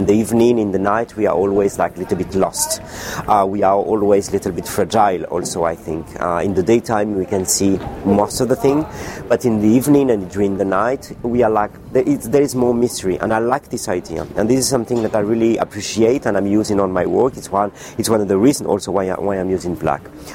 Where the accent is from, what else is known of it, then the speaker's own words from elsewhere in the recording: Madagascar; moved away; also born or lived in Paris, France; So, I was born in Madagascar, raised in Madagascar. I had a very normal education and coming from a very normal family. Then I moved to Paris because I study architecture